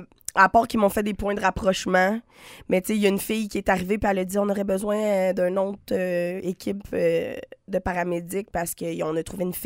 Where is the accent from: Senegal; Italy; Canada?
Canada; Sainte-Catherine, Quebec; comme j'ai dit tantôt, je viens de Sainte-Catherine